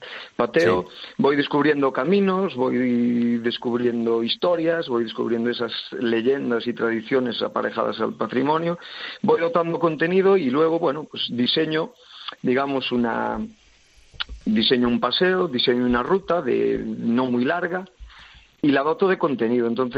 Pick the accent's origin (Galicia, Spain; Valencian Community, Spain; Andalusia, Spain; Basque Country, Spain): Galicia, Spain; Outes; En mi pueblo, en el municipio de Outes